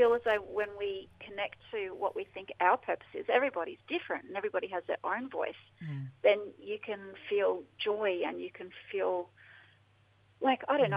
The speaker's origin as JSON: {"language": "English", "town": "Brisbane", "region": "Queensland", "country": "Australia", "tie": "born or raised there", "said": "Well, I grew up here in Brizzy"}